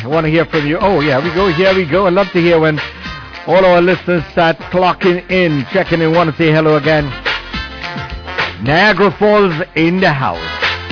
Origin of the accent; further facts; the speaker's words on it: Trinidad & Tobago; Well, I'm from Trinidad, so I can only speak for where I'm from.